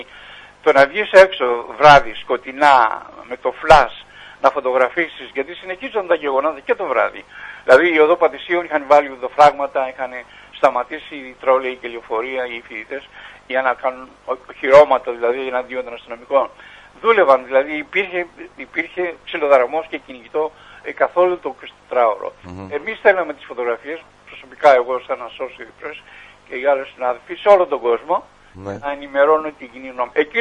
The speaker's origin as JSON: {"language": "Greek", "town": "Kaisariani", "region": "Attica", "country": "Greece", "tie": "born or raised there", "said": "Εγώ γεννήθηκα στη Σαριανή. Έζησα ένα μικρό μέρος κατοχής των Γερμανών."}